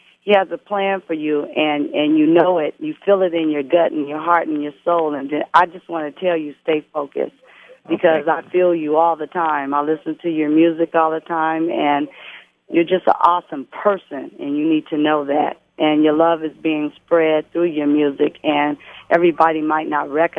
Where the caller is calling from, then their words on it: Mesa, Arizona, United States; I'm calling you from Mesa, Arizona.